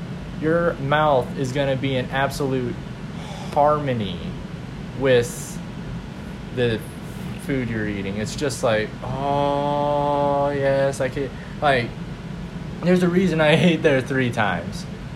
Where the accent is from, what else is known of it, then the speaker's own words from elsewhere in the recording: Oklahoma, United States; I come from Oklahoma, so we got these toll booths set up on interstate highways